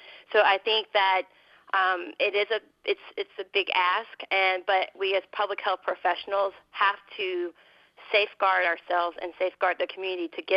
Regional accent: Louisville, Kentucky, United States; My hometown is Louisville

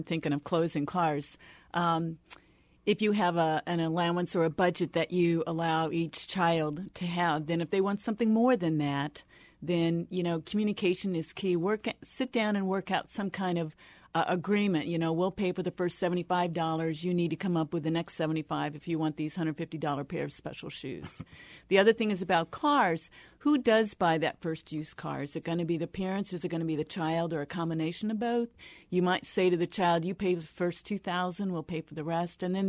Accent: Iowa, United States; And I was from Iowa, so again, I, you know, pulled beans and things out of cornfields.

